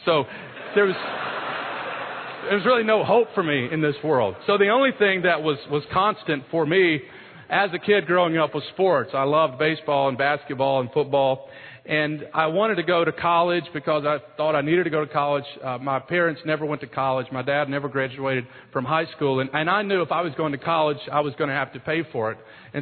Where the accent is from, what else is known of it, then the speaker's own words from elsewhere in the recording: Kentucky, United States; also born or lived in Detroit, Michigan; I was born in Detroit, Michigan, and was born to my mother and father, and my dad was a union factory worker, and due to crime as a young kid, my parents moved to Kentucky.